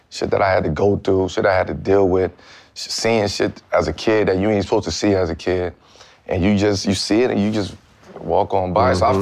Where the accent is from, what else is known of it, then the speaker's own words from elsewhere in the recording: Brooklyn, New York, United States; So it was just hard growing up in Brooklyn, man, as a kid.